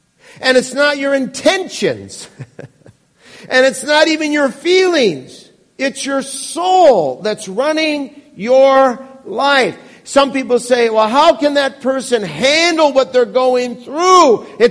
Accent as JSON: {"language": "English", "region": "Wisconsin", "country": "United States", "tie": "born or raised there", "said": "And it's interesting because I was raised in Wisconsin"}